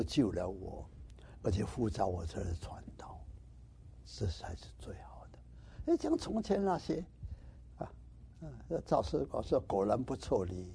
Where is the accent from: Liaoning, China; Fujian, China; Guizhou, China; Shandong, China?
Fujian, China; 我最近呢在福建呢送了一个录影带 DVD 来，把我的老家照进去